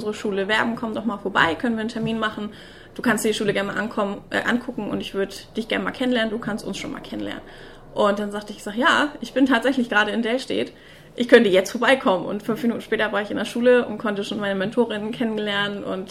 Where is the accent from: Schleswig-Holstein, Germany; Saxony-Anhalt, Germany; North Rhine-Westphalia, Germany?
Schleswig-Holstein, Germany; ich bin ursprünglich aus dem Kreis Schleswig-Flensburg, habe in Flensburg studiert